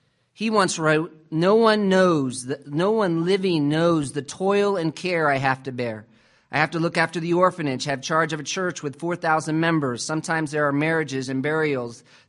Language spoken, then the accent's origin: English; United States; accent: American; now in Pretoria, South Africa; Unfortunately, I'm from America. You'll have to put up with yet another American accent.